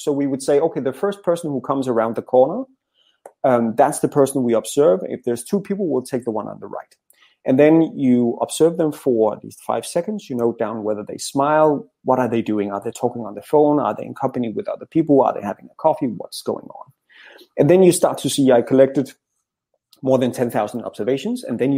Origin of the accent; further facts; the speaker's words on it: Denmark; first language Danish; English is a second language; my facial expressions are very different if I speak my second language English compared to my first language. So when I speak English, I look very grumpy. I need to concentrate more when I speak English compared to Danish